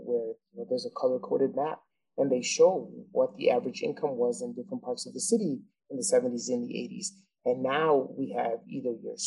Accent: Chicago, Illinois, United States; I live a little more south and a little more west now, but I still say I'm from Little Village in 26th Street.

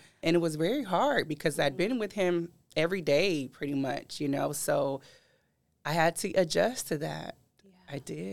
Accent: California, United States; I'm from California, and I was in the middle of a divorce.

